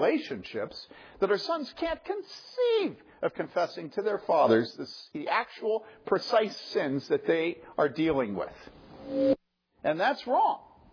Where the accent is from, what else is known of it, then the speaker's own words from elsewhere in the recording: Philadelphia, Pennsylvania, United States; And I'm from Philadelphia. Okay, and Philadelphia is completely different. In Philadelphia, we're direct and we lead.